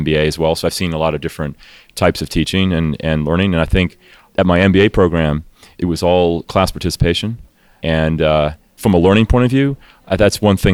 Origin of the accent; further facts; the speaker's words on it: Thailand; My father was a diplomat, so I grew up in Thailand